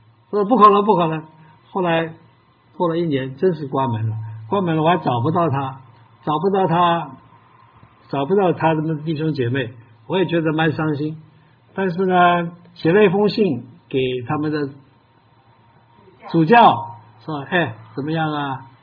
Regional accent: China; 那么我们中国人现在得到耶稣基督的恩典

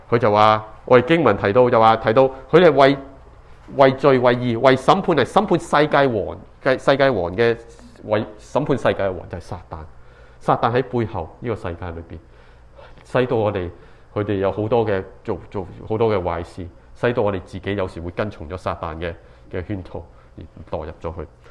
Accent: Sha Tin, Hong Kong; 我想起以前小个在住香港的时候，我在香港出世， 我自己住沙田，我婆婆嫲嫲阿公阿爷都是住观塘的。

